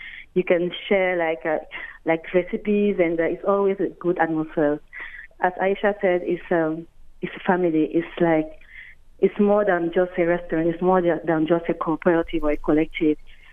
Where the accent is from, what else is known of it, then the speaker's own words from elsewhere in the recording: Cameroon; moved away as an adult; also born or lived in France; now in Baltimore, United States; Yes, I am from Cameroon. I moved to Baltimore 5 years ago, but transitioning from France.